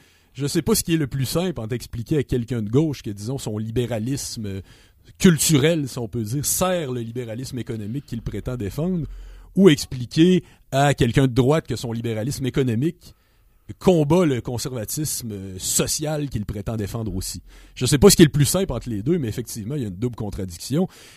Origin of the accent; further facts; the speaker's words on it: Quebec, Canada; il y a des animateurs de ma région d'origine qui est Québec